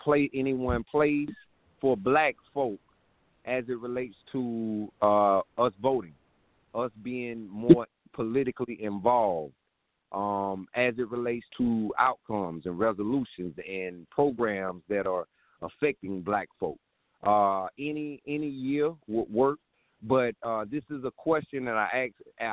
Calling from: South Carolina, United States; I'm calling from South Carolina.

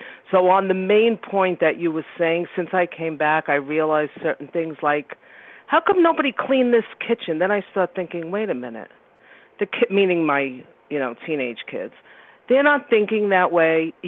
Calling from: New York, United States; I'm calling from New York.

